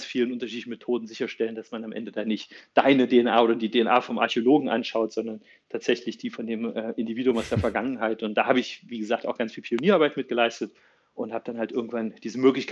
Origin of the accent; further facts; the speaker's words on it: East Germany, Germany; Ich bin ja in Ostdeutschland groß geworden und das war gar nicht so leicht, da ranzukommen.